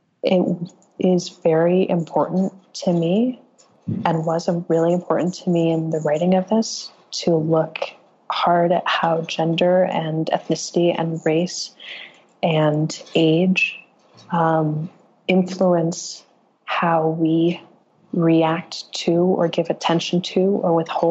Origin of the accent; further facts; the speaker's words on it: United States; both kind of personally and creatively and politically and as a, you know, as an American.